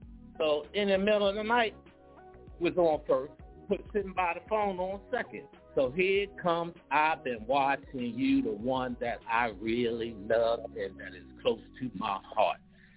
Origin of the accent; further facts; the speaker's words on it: Baltimore, Maryland, United States; My hometown is Baltimore, Maryland.